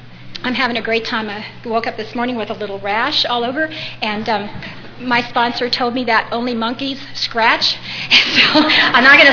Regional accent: Chicago, Illinois, United States; I was born in Chicago, Illinois, and we were in one of those little tight-knit neighborhoods where the houses were 3 feet apart

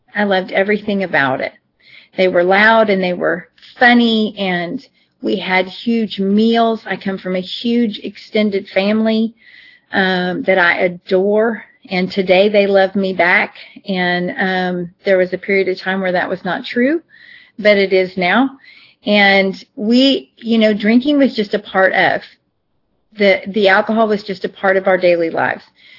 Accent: Austin, Texas, United States; I grew up in Austin, Texas, in the Hill Country, and I'm Irish and Italian and Comanche Indian.

